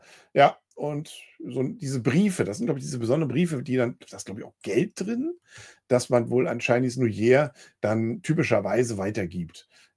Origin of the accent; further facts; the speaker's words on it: Kiel, Schleswig-Holstein, Germany; ich als Kieler kommt man so selten nach Lübeck.